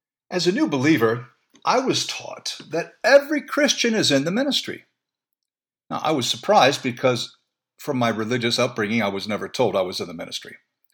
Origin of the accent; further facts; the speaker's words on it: United States; Well, since I'm an American, obviously I wasn't serving in the British government